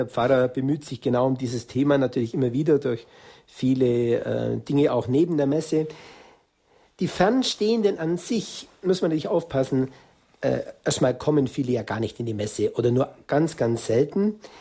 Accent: Germany; er kommt aus der Nähe von Barcelona und ich komme aus Deutschland.

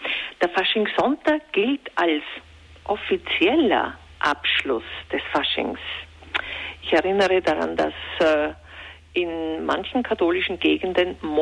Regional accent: Upper Austria, Austria; Ich spreche da hier von Mühlviertel, also meiner Heimat

